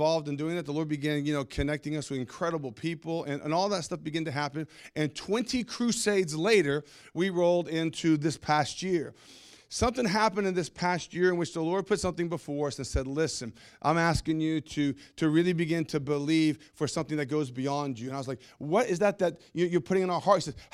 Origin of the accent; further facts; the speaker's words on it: Australia; born there; I was born in Australia and I've got family in Australia.